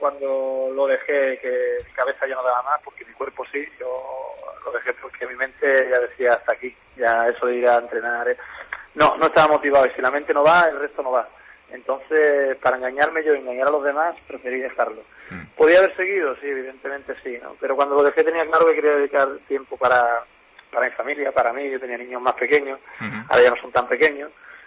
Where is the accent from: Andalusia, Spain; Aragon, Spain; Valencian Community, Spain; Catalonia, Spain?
Andalusia, Spain; Jerez de la Frontera; Vivo en Jerez, aquí en mi tierra, sí, sí.